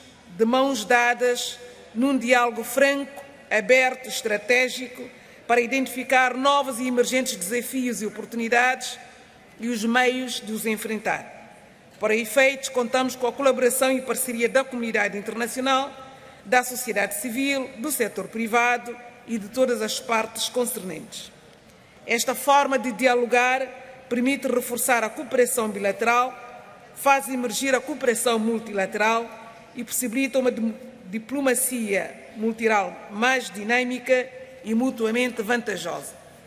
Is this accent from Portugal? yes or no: no; São Tomé & Príncipe; Venho do Atlântico, das ilhas de São Tomé e Príncipe, situadas no Golfo da Guiné